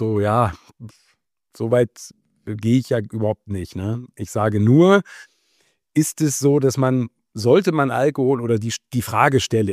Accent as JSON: {"language": "German", "town": "Wolfenbüttel", "region": "Lower Saxony", "country": "Germany", "tie": "born or raised there", "lives_now": "Hamburg, Germany", "said": "jetzt in Gütersloh muss ich da wahrscheinlich nicht kommen oder in Wolfenbüttel in meiner Heimat oder in Salzwedel oder sonst wo, ja. Aber hier in Hamburg"}